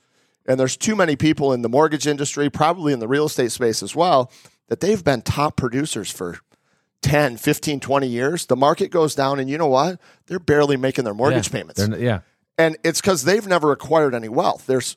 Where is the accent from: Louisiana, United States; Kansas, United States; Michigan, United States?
Michigan, United States; So I came from my mom, Northern Michigan guy.